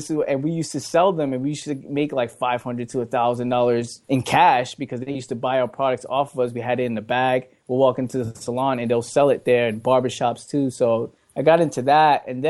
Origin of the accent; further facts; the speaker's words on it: New York, United States; I'm from New York, so I see people on the train.